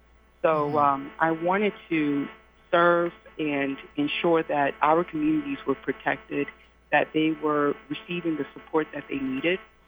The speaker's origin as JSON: {"language": "English", "town": "Antioch", "region": "California", "country": "United States", "tie": "born or raised there", "said": "even though I grew up in Antioch, but Antioch was a very mixed, diverse community."}